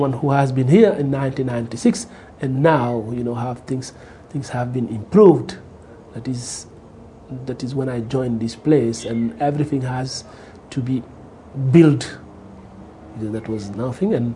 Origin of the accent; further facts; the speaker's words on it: France; English is a second language; also born or lived in Senegal; I'm from Senegal originally, but I'm living in France for something like 40 years. I grew up there, I went to school, to university there.